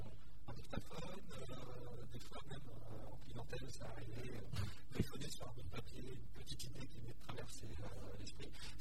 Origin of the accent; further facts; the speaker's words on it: Normandy, France; moi, je suis natif de Turto et j'habite sur Épouville depuis les années 2000.